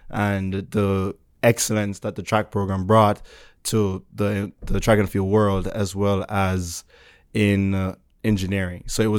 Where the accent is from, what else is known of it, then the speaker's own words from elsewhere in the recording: Jamaica; So I'm about an hour away from the capital. So I actually went to school in the capital, Wilma's Boys School.